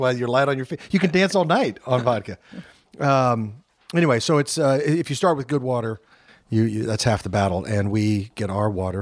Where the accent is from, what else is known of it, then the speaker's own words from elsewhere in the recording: Kansas City, Missouri, United States; We make it in my hometown of Kansas City.